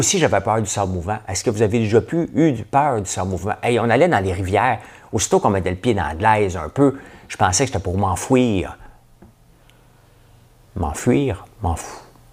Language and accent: French; Laval, Quebec, Canada; quand j'étais jeune, j'habitais à Laval, Pont-Vieux-Laval, 162 rue Roussillon.